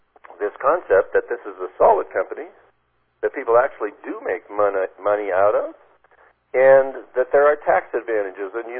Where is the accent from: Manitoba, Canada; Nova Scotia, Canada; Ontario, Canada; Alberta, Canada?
Ontario, Canada; Toronto; because I was from Toronto, and I moved out to Calgary to do my internship